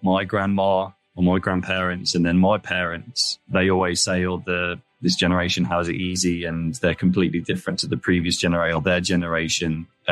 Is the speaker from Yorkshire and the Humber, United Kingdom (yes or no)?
no; Nuneaton, West Midlands, United Kingdom; moved away as an adult; now in Spain; So, yeah, I'm originally from the Midlands in England, a town called Nuneaton.